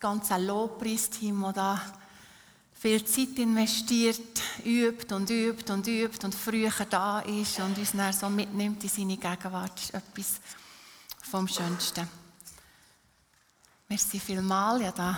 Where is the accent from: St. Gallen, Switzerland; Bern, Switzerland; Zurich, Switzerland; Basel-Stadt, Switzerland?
Bern, Switzerland; Habkern; now in Unterseen, Switzerland; ich wohne in Untersen, nicht in Interlaken, ist ein Unterschied. Ich bin in Hapkeren aufgewachsen, bin ein Bergdorfmädchen, bin aber schon seit vielen Jahren in Untersen, das ist die Stadt von meinem Herz.